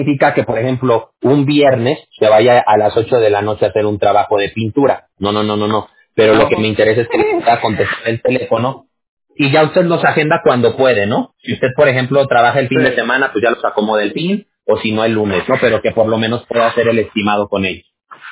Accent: Aguascalientes, Mexico; now in California, United States; Yo soy de Aguascalientes. No sé si usted ubique Aguascalientes.

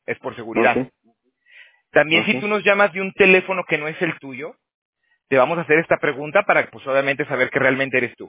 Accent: Aguascalientes, Mexico; moved away; yo también soy de México. Yo soy de Aguascalientes. Pero bueno, ya hace 12 años me salí de allá

